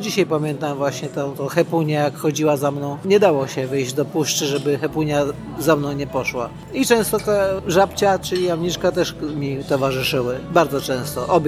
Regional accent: Warsaw, Masovian Voivodeship, Poland; No ja mieszkam w Warszawie od urodzenia, ale wolałabym mieszkać na wsi tak naprawdę.

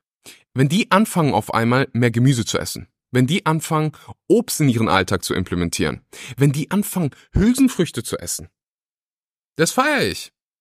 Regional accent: Weeze, North Rhine-Westphalia, Germany; Ich liebe Weeze, ich bin stolzer Weezer. Naja, jedenfalls bin ich da groß geworden

